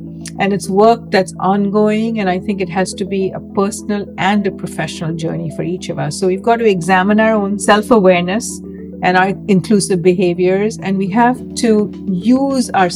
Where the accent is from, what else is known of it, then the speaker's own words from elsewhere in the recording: Mumbai, Maharashtra, India; I grew up in Mumbai, India, where almost everyone pretty much looked like me. And I belonged to the majority religion, Hinduism